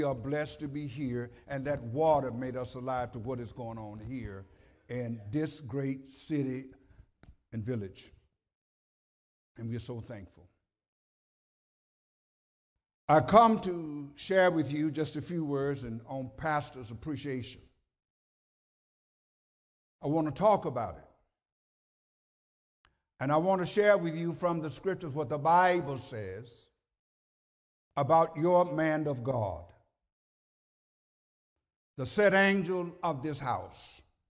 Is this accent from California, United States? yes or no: no; Houston, Texas, United States; born there; I'm from Houston, Texas by birth. Was raised in a segregated society.